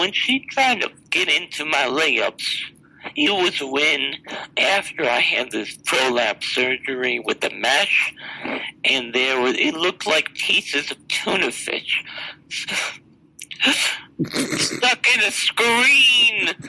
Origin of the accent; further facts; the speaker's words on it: Red Bank, New Jersey, United States; born there; Well, I was born in Red Bank, New Jersey.